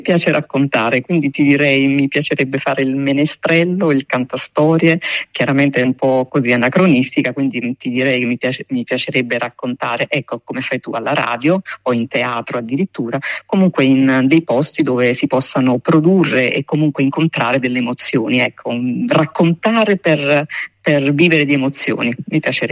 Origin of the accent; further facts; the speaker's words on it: Torre del Greco, Campania, Italy; born there; io appartengo alla gente di mare, insomma, sono nata a Torre del Greco, vivo lungo la penisola sorrentina